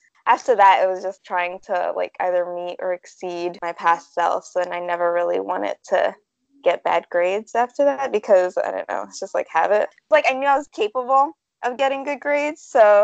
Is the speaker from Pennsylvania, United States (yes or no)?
yes; Philadelphia, Pennsylvania, United States; So I was born and raised in North Philly. Under a single mother, I have a ton of siblings.